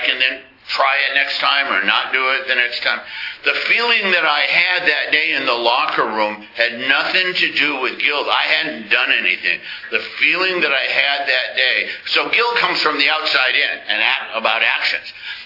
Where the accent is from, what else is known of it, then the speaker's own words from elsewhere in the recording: Midwest, United States; I was raised in the Midwest, and we're some big guys here.